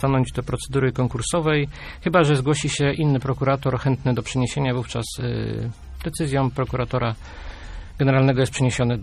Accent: Poznań, Greater Poland Voivodeship, Poland; now in Kościan, Poland; Wychowałem się w Poznaniu i po ślubie ożeniłem się z kościanienką i przeprowadziłem się do Kościana i tam mieszkam do tej pory.

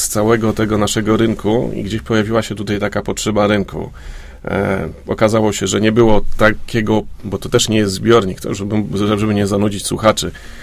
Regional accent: Gdańsk, Pomeranian Voivodeship, Poland; born there; now in Leszno, Poland; Ja jestem gdańszczaninem z urodzenia, ale ściągnęła mnie tutaj moja małżonka, leszczynianka.

